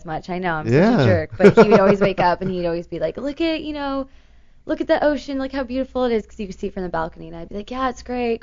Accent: San Clemente, California, United States; Well, I was born in San Clemente.

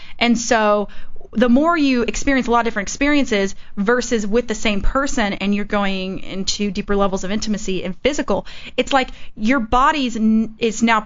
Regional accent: Bible Belt, United States; I mean, I grew up in the Bible Belt, so you're kind of like drenched

